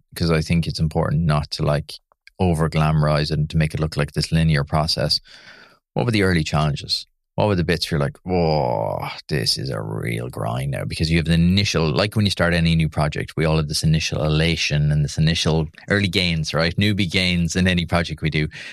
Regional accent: Munster, Ireland; Like, I grew up in Tip. It's a very traditional community.

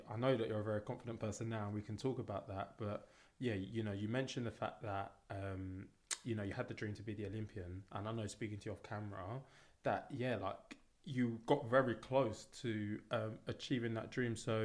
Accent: East of England, United Kingdom; I'm from Essex.

